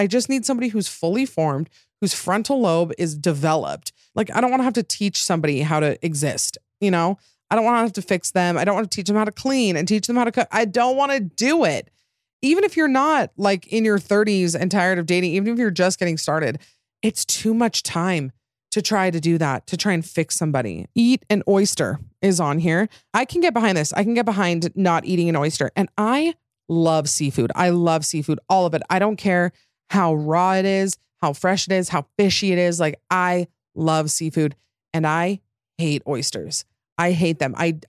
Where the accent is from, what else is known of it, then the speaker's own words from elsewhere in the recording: Utah, United States; accent: Utah; Wow, my Utah accent came out there.